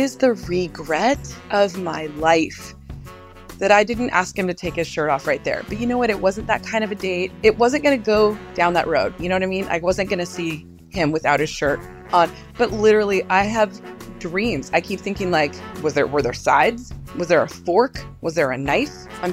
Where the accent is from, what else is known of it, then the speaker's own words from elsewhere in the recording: Seattle, Washington, United States; from Seattle